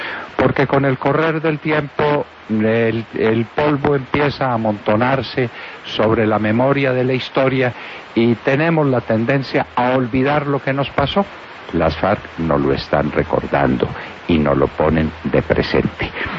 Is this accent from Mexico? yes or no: no; Colombia; Somos los colombianos